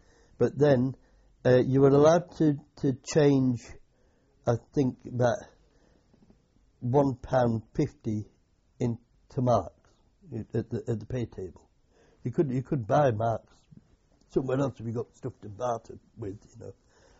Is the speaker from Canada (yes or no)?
no; England, United Kingdom; being English